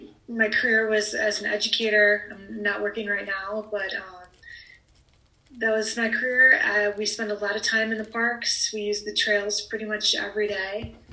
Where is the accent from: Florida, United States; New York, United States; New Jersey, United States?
New Jersey, United States; Alloway; I grew up in Alloway and moved away and came back and have lived here ever since. So have spent most of my life living in Alloway.